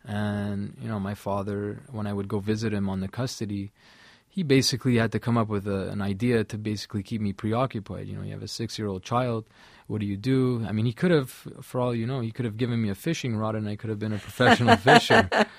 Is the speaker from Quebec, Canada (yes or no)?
yes; Montreal, Quebec, Canada; Well, I'm from Montreal, Quebec